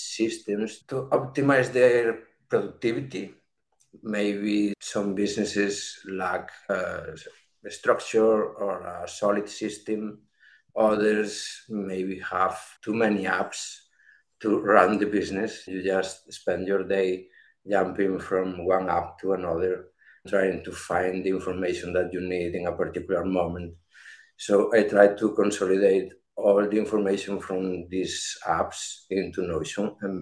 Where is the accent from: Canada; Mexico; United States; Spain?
Spain; Galicia; English is a second language; I'm in Spain. I'm born and raised in Spain.